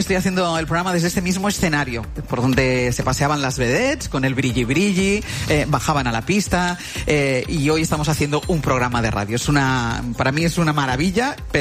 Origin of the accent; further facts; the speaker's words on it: Barcelona, Catalonia, Spain; por mis orígenes biográficos, porque soy de este barrio, porque soy del Poble Sec, y yo quedaba siempre con mis amigos.